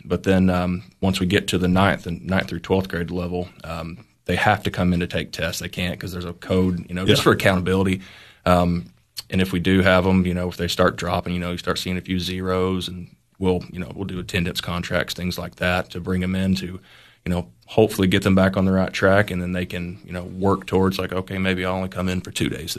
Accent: Baxter, Tennessee, United States; pretty much born and raised in Baxter.

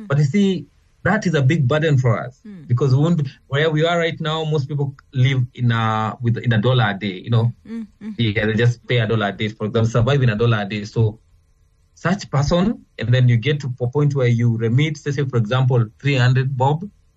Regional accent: Kenya; But as a Kenyan, who pays taxes that is below average for us

